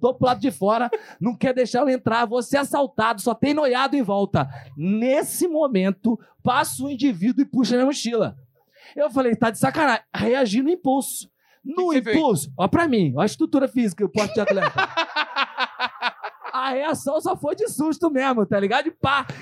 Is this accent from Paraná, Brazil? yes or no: yes; Londrina, Paraná, Brazil; E eu sou de Londrina, no Paraná.